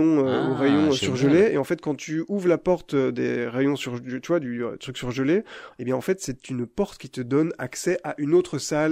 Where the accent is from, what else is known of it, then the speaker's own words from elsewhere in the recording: Belgium; moi 2012, je viens de Belgique, hein